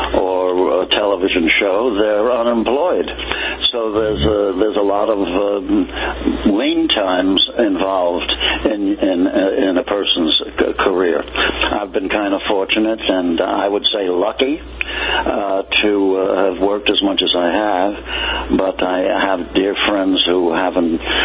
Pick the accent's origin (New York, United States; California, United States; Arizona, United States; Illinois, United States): New York, United States; Brooklyn; I think that I come from Brooklyn, New York, in a rather poor section of Brooklyn, as a matter of fact, an area called East New York.